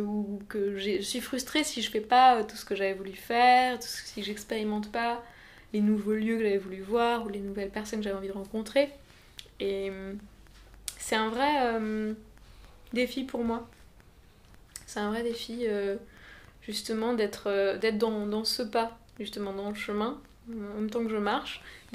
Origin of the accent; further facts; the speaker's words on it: Paris, Île-de-France, France; En tant que Français, Parisien, on se plaint souvent, surtout Parisien, on se plaint souvent d'être à Paris